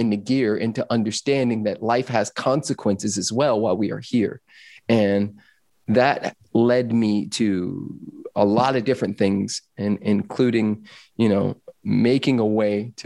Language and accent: English; Los Angeles, California, United States; born or raised there